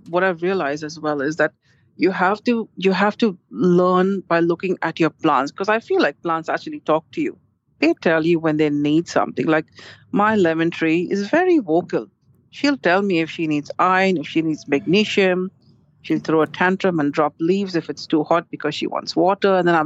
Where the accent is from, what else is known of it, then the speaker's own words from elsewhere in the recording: Mumbai, Maharashtra, India; I'm originally from Bombay. So for me, I'm used to tropical plants.